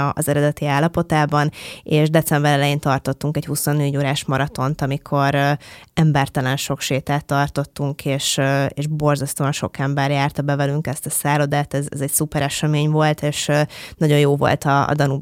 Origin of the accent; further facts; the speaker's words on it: Budapest, Hungary; budapestiként